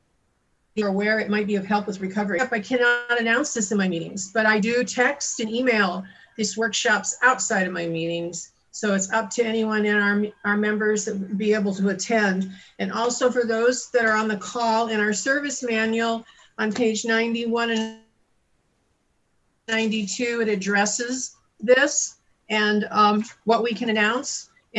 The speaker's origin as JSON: {"language": "English", "region": "California", "country": "United States", "said": "I'm from Southern California."}